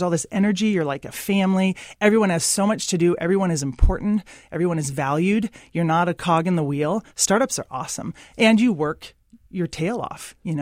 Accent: Olympia, Washington, United States; also born or lived in Aberdeen; now in Seattle, United States; I love Seattle. I've been here for 16 years, and I grew up in Olympia and Aberdeen. You know, I'm Northwest.

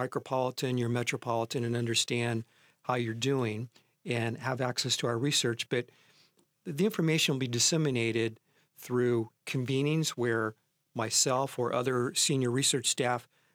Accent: Ohio, United States; I was adopted by the West Coast as in, a member of the intelligentsia, but I grew up in Ohio.

